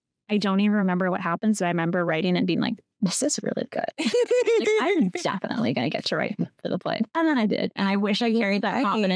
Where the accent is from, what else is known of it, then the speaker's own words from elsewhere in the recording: St. Louis, Missouri, United States; But truly growing up, it was just like just, you know, growing up in St. Louis, Missouri, it's just worlds away.